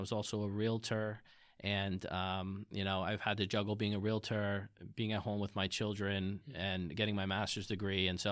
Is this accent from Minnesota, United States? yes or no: no; Catasauqua, Pennsylvania, United States; I grew up in the Lehigh Valley. I lived in Catasauqua virtually all my life.